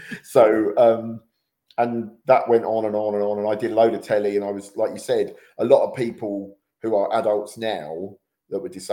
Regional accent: Luton, East of England, United Kingdom; And doing a gig in my hometown of Luton, my computer blew up on stage.

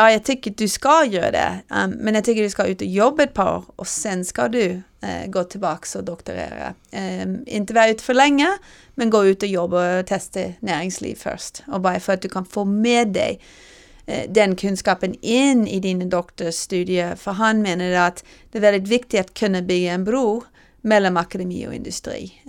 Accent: Nashville, Tennessee, United States; also born or lived in New Haven; jag var född i New Haven, Connecticut, på Yale universitet. Men vi flyttade till Nashville när jag var 3 år, och min far bor kvar där, så det är där jag hade hela min uppväxt, i Nashville, Tennessee.

